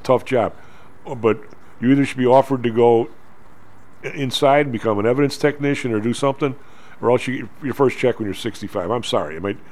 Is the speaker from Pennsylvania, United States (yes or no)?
no; Evergreen Park, Illinois, United States; my hometown was Evergreen Park, right? We're across the street from Chicago, so it's pretty close.